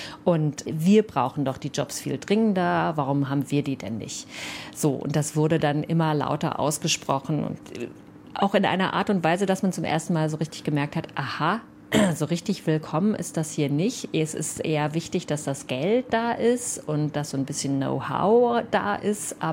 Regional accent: Rhineland, Germany; So wie wir das oft tun, gerade als Rheinländer.

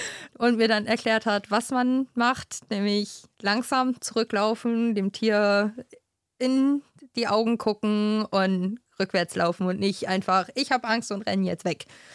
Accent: Virginia, United States; Wir kommen aus den Südstaaten, aus Virginia, haben da ein kleines Haus.

